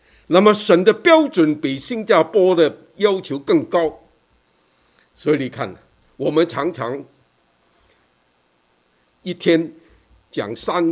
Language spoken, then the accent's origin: Chinese; China; 在我们中国人，在我们的人的心里面，以为很多人是好人